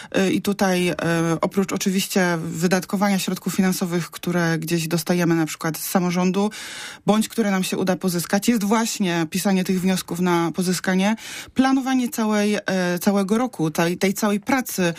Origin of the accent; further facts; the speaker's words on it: Poznań, Greater Poland Voivodeship, Poland; Ja pochodzę z Poznania